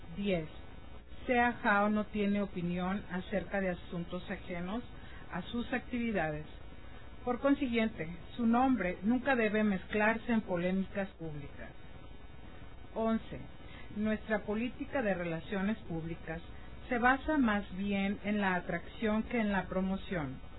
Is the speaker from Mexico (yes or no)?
yes; Puerto Peñasco, Sonora, Mexico; Los conocí allá en mi pueblo, en Puerto Peñasco, Sonora, en México.